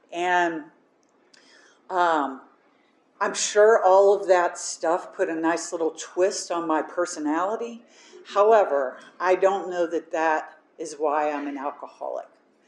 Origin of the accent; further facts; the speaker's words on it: the South, United States; I'm from the South. My family's from the South.